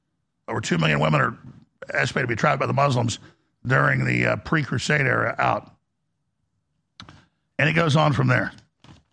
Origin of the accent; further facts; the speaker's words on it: Dallas, Texas, United States; I've told you that four or five times growing up in Dallas